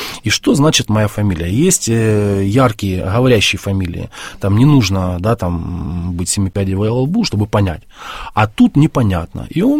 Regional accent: Makiivka, Donetsk Oblast, Ukraine; я родом из Макеевки, Донецкой области.

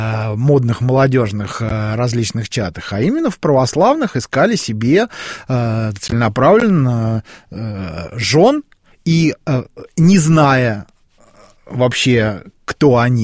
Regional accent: Nizhny Novgorod, Nizhny Novgorod Oblast, Russia; Я сам из Нижнего Новгорода. Я многократно там бывал.

